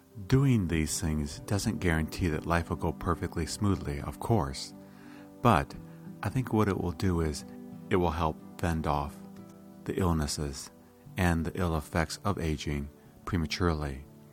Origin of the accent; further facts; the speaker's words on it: Iowa, United States; As a child growing up in Iowa, I spent a lot of my weekends, summers, and holidays with my grandmother.